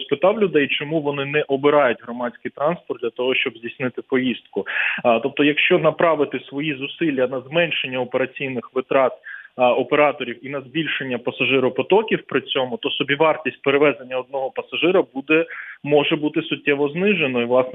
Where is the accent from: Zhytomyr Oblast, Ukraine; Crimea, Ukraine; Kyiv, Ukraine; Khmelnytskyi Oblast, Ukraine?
Kyiv, Ukraine; Знаєте, я киянин